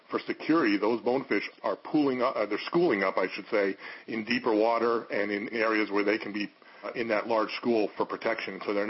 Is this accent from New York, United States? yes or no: no; Massachusetts, United States; I'm born and raised in Massachusetts. So my dad taught me trout fishing at an early age.